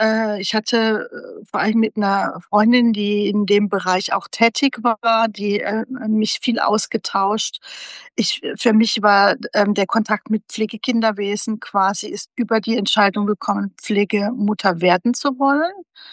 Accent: Baden-Württemberg, Germany; Ich bin ja aus Baden-Württemberg

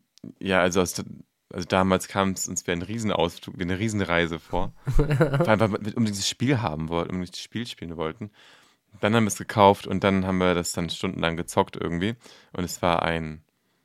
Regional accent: Hamburg, Germany; weil ich komme ja aus Bergedorf, bin da ja aufgewachsen.

